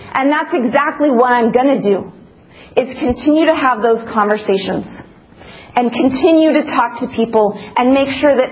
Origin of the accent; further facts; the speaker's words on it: Idaho, United States; and I am from Idaho. We are so white.